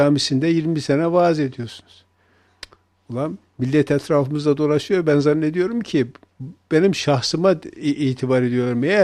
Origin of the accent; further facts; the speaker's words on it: Erzurum, Turkey; Çünkü bizim Erzurum'da tarikat yoktu eskiden. Bizim kazamızda hiç yok. Bizim köyümüzde de sadece dalga geçerler tarikatçılarla.